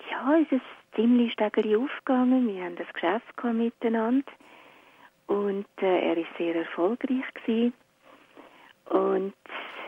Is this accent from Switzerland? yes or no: yes; Lucerne, Switzerland; ich bin im Kloster aufgewachsen, und zwar im sogenannten Kinderzuchthaus Rothausen.